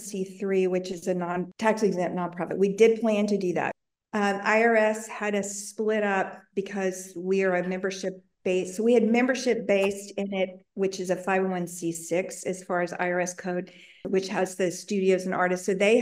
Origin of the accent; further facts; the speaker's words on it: Texas, United States; also born or lived in Washington, D.C.; I grew up in Texas, lived 30 years in DC working for NASA, and always thought I'd move back to Austin